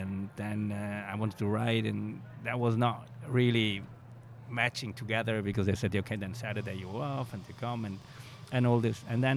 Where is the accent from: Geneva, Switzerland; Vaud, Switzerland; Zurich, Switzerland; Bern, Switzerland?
Zurich, Switzerland; I'm Swiss. I'm coming from Zurich.